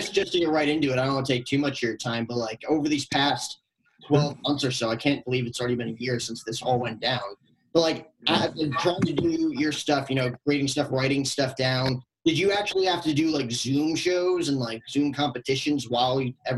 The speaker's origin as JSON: {"language": "English", "town": "Fort Lee", "region": "New Jersey", "country": "United States", "tie": "born or raised there", "said": "I grew up right outside Manhattan, Fort Lee, New Jersey."}